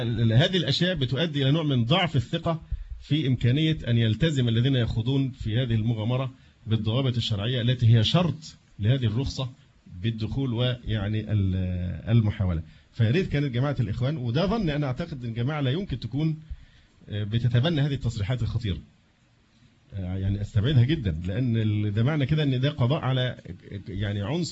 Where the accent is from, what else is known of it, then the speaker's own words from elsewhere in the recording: Egypt; عندنا في مصر